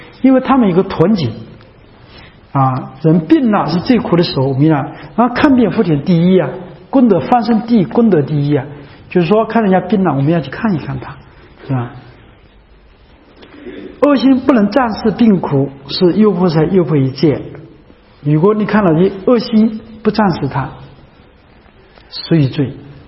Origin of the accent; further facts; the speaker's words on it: Anhui, China; 在我们安徽那边就是这样的